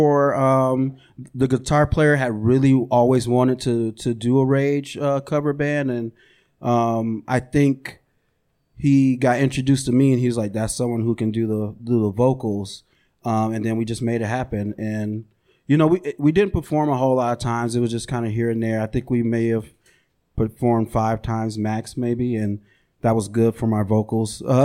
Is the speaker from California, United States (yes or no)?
no; Flint, Michigan, United States; I'm from Flint and I went to like local things there